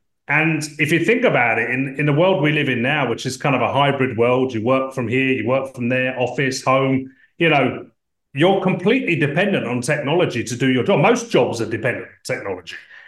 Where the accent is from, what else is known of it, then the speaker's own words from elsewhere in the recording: London, United Kingdom; I'm from London, and I grew up in software.